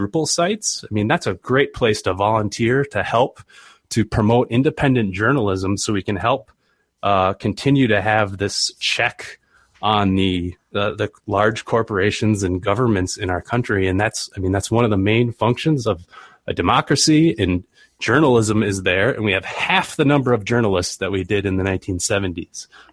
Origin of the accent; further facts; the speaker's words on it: Minnesota, United States; I live now in Minnesota, and I'm from Minnesota.